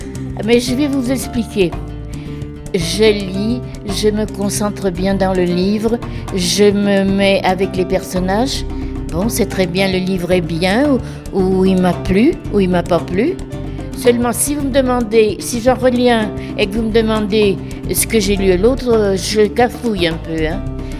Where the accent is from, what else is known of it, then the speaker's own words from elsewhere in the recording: Paris, Île-de-France, France; je suis une Parisienne, une Parigote si vous aimez mieux.